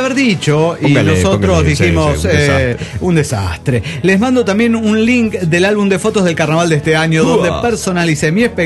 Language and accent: Spanish; San Luis, Argentina; de San Luis, Argentina.